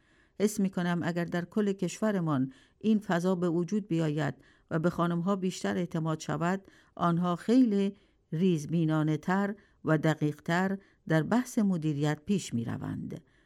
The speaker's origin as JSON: {"language": "Persian", "country": "Iran", "said": "به عنوان یک ایرانی احساس غرور کنیم"}